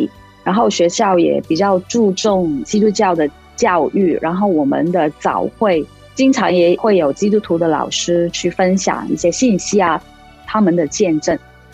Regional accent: Hong Kong; first language yue; Chinese is a second language; 我是从小家里都是讲粤语，因为我在香港出生长大，所以一直都是在一个讲粤语的环境当中。

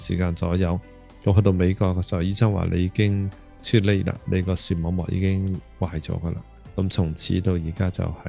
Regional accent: Vietnam; also born or lived in Hong Kong; now in Toronto, Canada; 我们是越南的难民第一批来了多伦多了，当时是79年8月我就来了多伦多。

